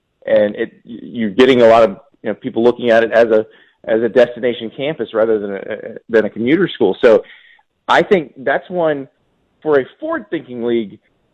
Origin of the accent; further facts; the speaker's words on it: Orlando, Florida, United States; And you know, I grew up in Orlando, and when I was in high school, UCF was just basically considered 13th grade.